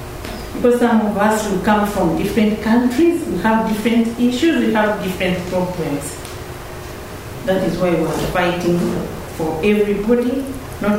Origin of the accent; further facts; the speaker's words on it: Uganda; English is a second language; So, me, I'm from Uganda.